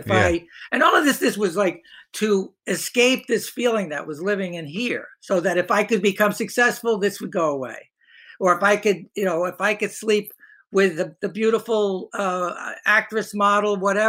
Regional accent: Hoboken, New Jersey, United States; Yeah, I grew up in Hoboken, New Jersey. Small town.

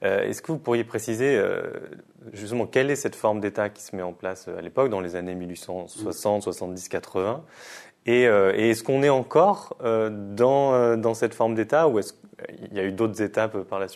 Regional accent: Lyon, Auvergne-Rhône-Alpes, France; Comme je suis de Lyon

